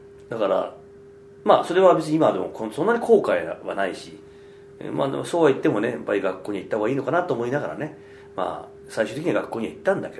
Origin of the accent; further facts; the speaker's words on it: Hiroshima, Japan; 僕は広島で育った人間なんで